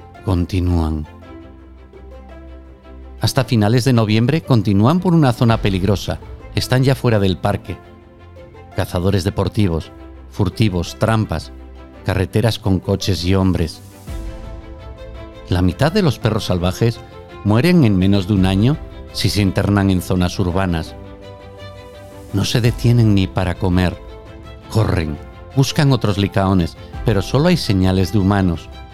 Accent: Cantabria, Spain; Casi como dos veces Cantabria, mi tierra.

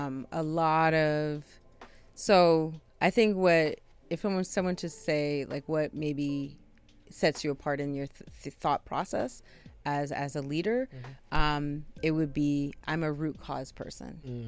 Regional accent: United States; I'm an American raised child.

